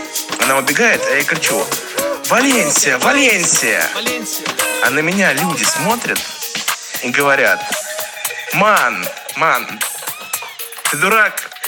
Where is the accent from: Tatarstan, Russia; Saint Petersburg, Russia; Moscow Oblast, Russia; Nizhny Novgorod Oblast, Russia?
Moscow Oblast, Russia; Balashikha; born there; Я сам родился в Балашихе